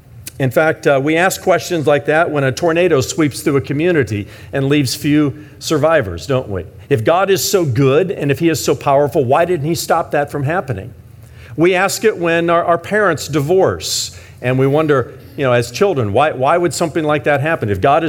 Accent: Indiana, United States; I grew up in Indiana, and I never once questioned that chorus and what it was teaching us

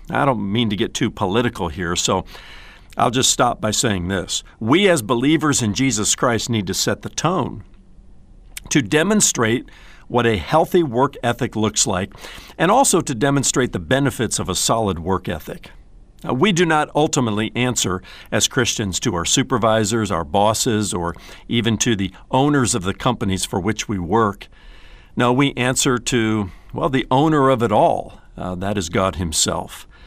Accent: Indiana, United States; when I was growing up in Indiana, I often heard sermons about the dangers of smoking and drinking

